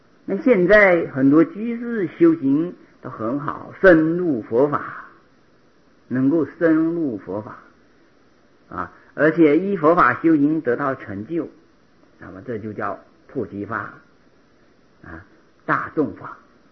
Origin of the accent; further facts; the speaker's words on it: Fujian, China; 因为我不会讲台语，虽然是福建人，但是不会讲台语。我是福建东部啊，东部是属于福州语系，不是属于闽南语系，所以闽南话台语不会讲啊。